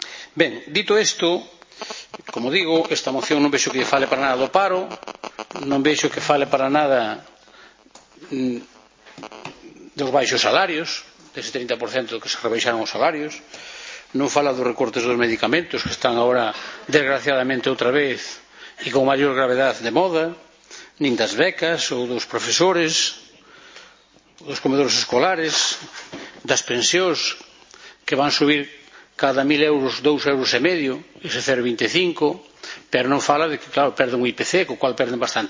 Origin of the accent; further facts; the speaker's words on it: Galicia, Spain; Eu que non son independentista, pero son galego, síntome galego